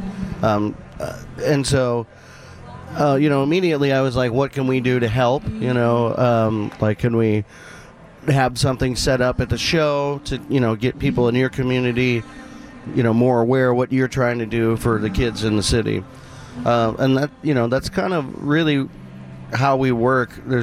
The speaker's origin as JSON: {"language": "English", "region": "Missouri", "country": "United States", "tie": "born or raised there", "said": "like I grew up in the Missouri River, you know, in Chicago, you guys are right on the lake. And you know, it floods every year in Missouri"}